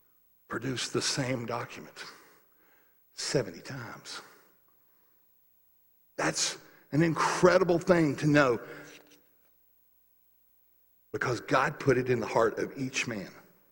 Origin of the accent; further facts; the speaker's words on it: the South, United States; now in Seattle, United States; You guys know I come from the South. I claim Seattle's home because they're different.